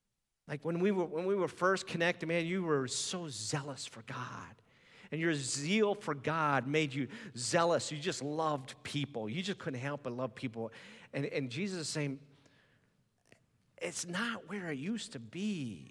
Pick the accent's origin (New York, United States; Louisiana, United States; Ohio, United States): Ohio, United States; I like the Ohio State Buckeyes. I grew up in Ohio.